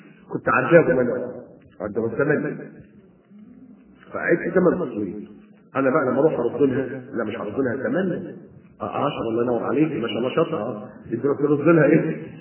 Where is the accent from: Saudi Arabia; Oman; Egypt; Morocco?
Egypt; Alexandria, Alexandria Governorate; حاجة كانت عندنا في اسكندرية